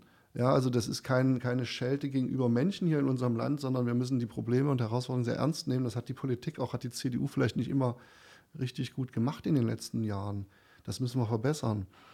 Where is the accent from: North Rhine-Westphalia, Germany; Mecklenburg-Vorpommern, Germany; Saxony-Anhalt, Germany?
Saxony-Anhalt, Germany; für meine Heimat, für unsere Heimat Sachsen-Anhalt.